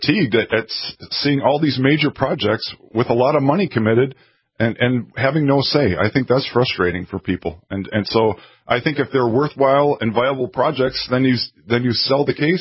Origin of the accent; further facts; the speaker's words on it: Fargo, North Dakota, United States; I'm from North Fargo, so I try to focus on South Fargo, where I'm a little less familiar.